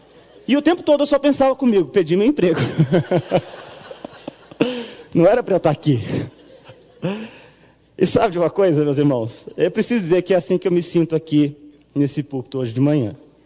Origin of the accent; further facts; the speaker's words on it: São José dos Campos, São Paulo, Brazil; eu trabalhei numa empresa lá da minha cidade, São José dos Campos